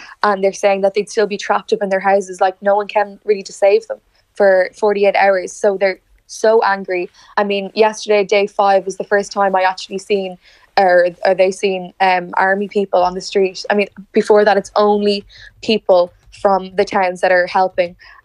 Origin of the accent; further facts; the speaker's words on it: Ireland; now in Valencia, Spain; I'm from Ireland, but I live in Valencia.